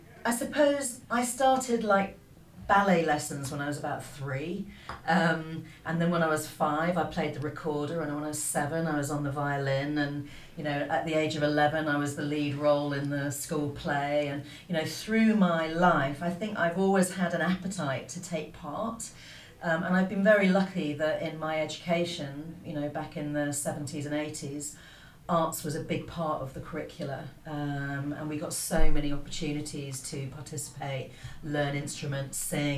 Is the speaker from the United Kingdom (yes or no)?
yes; Newbury, South East England, United Kingdom; I went to a choir kind of summer school in Berkshire because I grew up in Newbury.